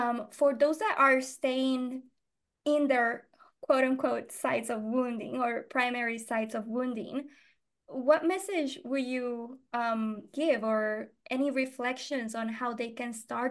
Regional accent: Puerto Rico; Being born and raised in Puerto Rico, which is still a colony of the United States

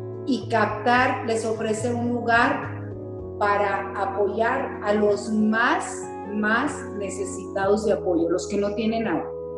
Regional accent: Chihuahua, Mexico; Vamos a devolverles la esperanza de que somos hermanos, que somos de Chihuahua y que estamos trabajando juntos.

